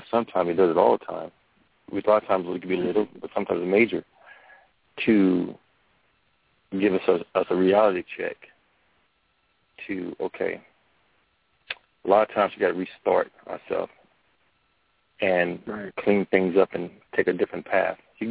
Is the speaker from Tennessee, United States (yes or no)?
no; Louisiana, United States; I grew up in Louisiana in nothing but pine trees. Pine trees, as far as you can see, pine trees.